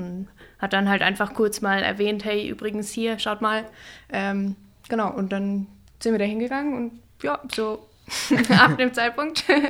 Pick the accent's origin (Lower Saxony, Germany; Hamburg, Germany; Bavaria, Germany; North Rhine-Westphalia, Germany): Bavaria, Germany; Kaufbeuren; Aus dem Allgäu, aus Kaufbeuren.